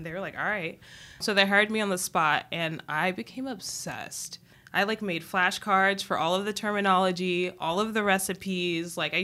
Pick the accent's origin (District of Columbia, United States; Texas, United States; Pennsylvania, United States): District of Columbia, United States; Washington; also born or lived in Northern Virginia; now in Phoenix, United States; I grew up in D.C., in the D.C. area.